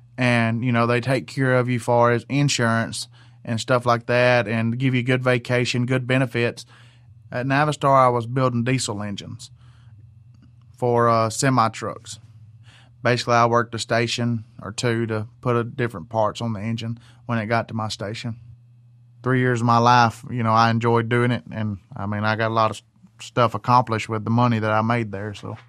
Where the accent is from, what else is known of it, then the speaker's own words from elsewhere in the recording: Hartsville, Alabama, United States; I'm from Hartsville, Alabama.